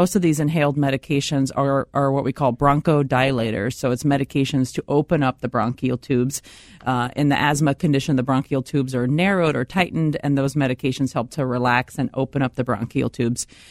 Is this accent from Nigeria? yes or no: no; the South, United States; I grew up in the South, so for us, it was always thinking about air conditioners.